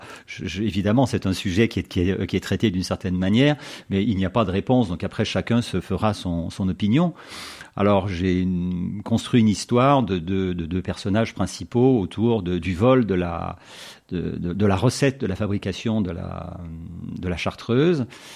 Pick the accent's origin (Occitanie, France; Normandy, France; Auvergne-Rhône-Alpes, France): Auvergne-Rhône-Alpes, France; Chambéry; also born or lived in Pont-de-Beauvoisin; Je suis natif de Chambéry, j'ai vécu à Chaparian dans mon enfance, à Pont-de-Beauvoisin, on a déménagé.